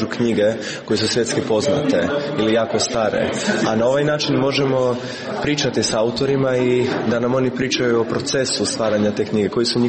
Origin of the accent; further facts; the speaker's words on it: Rijeka, Primorje-Gorski Kotar County, Croatia; dolazim iz Rijeke.